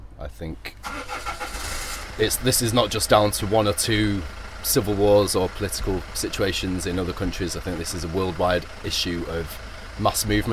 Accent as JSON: {"language": "English", "country": "United Kingdom", "said": "because it was a civic decision for me as a British citizen to come and see what was happening"}